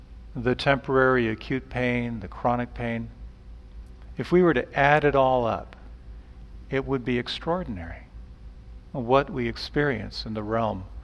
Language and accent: English; Pennsylvania, United States; Growing up in the Pennsylvania Dutch country on a farm, the basic strategy was ignore it